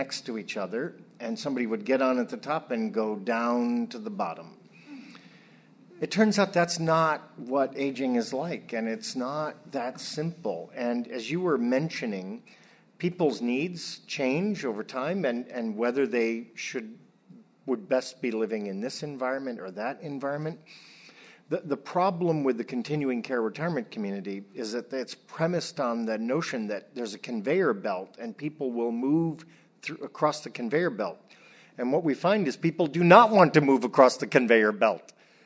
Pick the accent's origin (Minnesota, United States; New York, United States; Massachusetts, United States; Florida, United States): New York, United States; Secondly, I think that in New York State, I'll just say because it's my home state